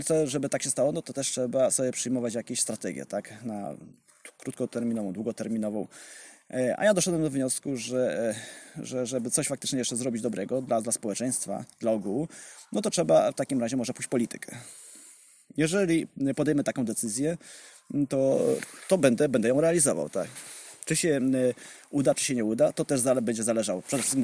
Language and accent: Polish; Lesser Poland, Poland; pochodzę tutaj po sąsiedzku z Podhala, bo jestem rodowinnym góralem, więc jestem taki zero-jedynkowy i zdeterminowany mocno.